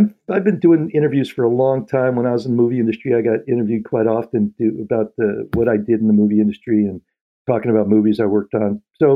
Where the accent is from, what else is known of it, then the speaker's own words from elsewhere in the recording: Sacramento, California, United States; from Sacramento, California.